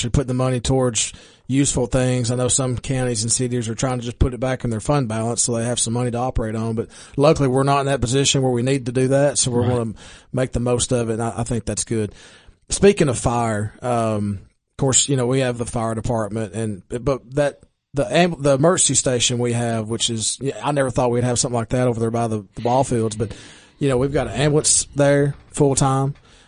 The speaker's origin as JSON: {"language": "English", "town": "Baxter", "country": "United States", "tie": "born or raised there", "said": "I'm visiting with Baxter Mayor John Martin and Police Chief Danny Holmes. Again, my hometown, two of my favorite people in the world, doing great things."}